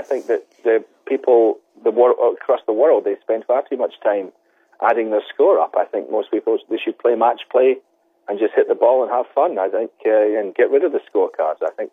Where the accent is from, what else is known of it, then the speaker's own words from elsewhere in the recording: Scotland, United Kingdom; Well, where I come from, I'm from Scotland, where we invented the game